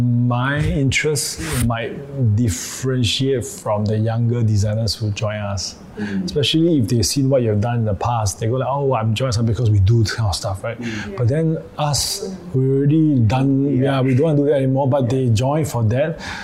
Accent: Singapore; growing up in Singapore, I've kind of seen a lot of things that are interesting

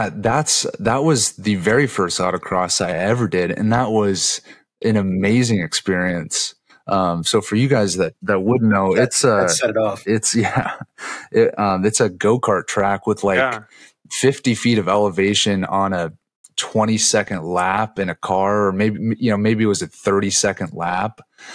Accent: Newton, Iowa, United States; now in Des Moines, United States; So I'm from, I grew up in Newton, Iowa, which is right around Des Moines. The state's capital here in Iowa.

